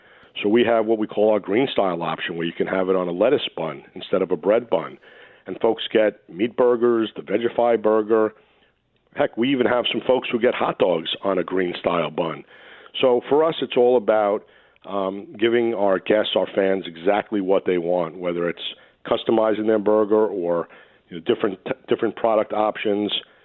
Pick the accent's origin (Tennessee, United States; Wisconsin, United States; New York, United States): New York, United States; I remember, growing up in the New York area, and if you wanted to get something delivered, your choice was basically pizza.